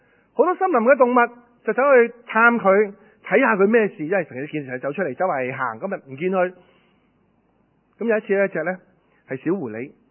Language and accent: Cantonese; China; 當然啦，我中國人都唔會好陌生嘅